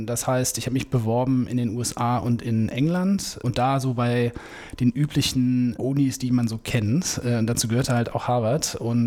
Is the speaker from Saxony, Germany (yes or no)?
no; Düsseldorf, North Rhine-Westphalia, Germany; Ich komme hier aus Düsseldorf, genau.